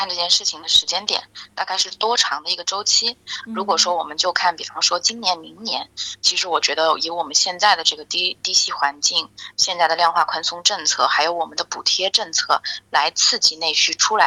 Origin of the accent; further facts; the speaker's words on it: China; 尤其是我自己作为一个中国人嘛，我是特别关注中澳之间的这样的一个关系的。